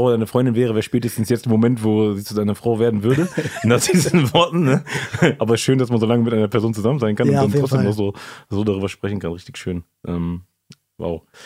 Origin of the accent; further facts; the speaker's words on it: Hanover, Lower Saxony, Germany; ich komme aus Hannover, hinten Süd